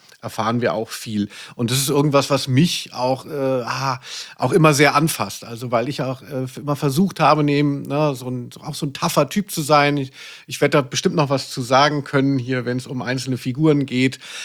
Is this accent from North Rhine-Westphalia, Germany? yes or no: yes; Cologne, North Rhine-Westphalia, Germany